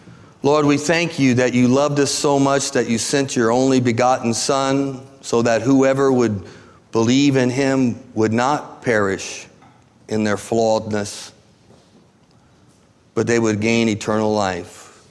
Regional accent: Midwest, United States; There are certain things that I do because I grew up in the Midwest, environmental.

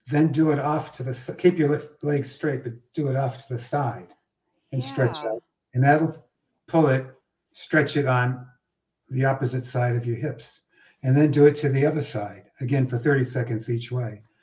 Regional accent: Bridgewater, Massachusetts, United States; I was today, you know, I grew up in Bridgewater, Mass.

